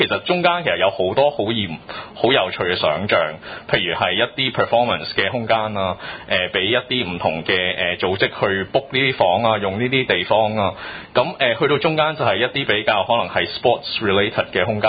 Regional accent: Hong Kong; 咁我哋香港人，我哋嘅之前嘅好多嘅社區研究都覺得香港人係唔識得自己嘅 neighbors

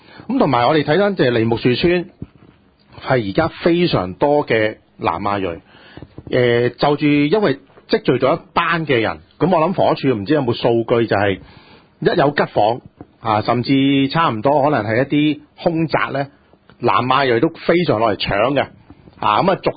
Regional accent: Hong Kong, China; 是我們中國人是難理解的

